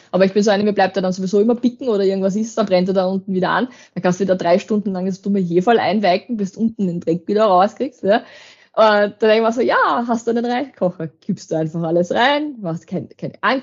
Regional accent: Lower Austria, Austria; now in Horn, Austria; ich wohne auch nicht in Wien, sondern in Horn, also ich bin ja doch aus dem Waldviertel und für mich ist das dann schon, ich fahre über eine Stunde nach Wien rein.

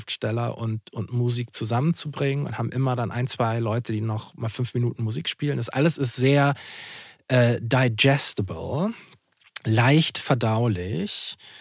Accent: Hamburg, Germany; born there; Ja, ich bin in Hamburg geboren.

